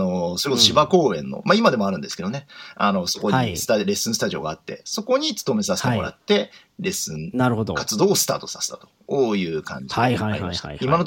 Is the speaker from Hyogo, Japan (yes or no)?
no; Tokyo, Japan; 出身はもうずっと東京都でして、